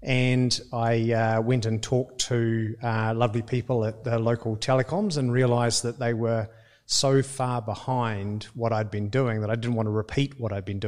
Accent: New Zealand; Today I was very proud as a New Zealander that we won the America's Cup.

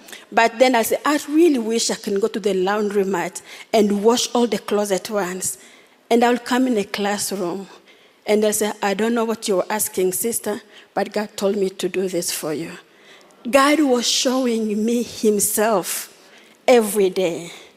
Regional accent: DR Congo; English is a second language; moved away as an adult; So I come from where, I come from Congo. I came here as a refugee, and then my husband and I, we came to C

